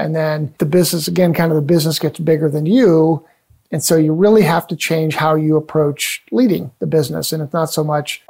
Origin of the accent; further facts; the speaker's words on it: Cleveland, Ohio, United States; I'm from Cleveland, Ohio.